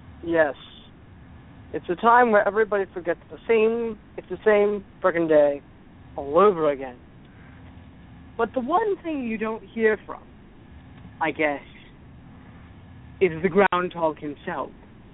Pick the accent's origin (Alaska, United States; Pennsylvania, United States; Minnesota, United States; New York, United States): Pennsylvania, United States; Now, I'm from Pennsylvania. I know.